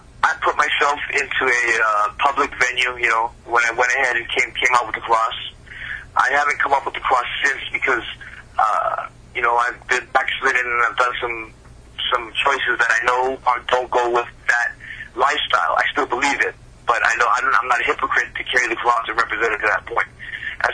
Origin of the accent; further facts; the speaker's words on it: Hawaii, United States; I'm from Hawaii. We handle things the old-fashioned way.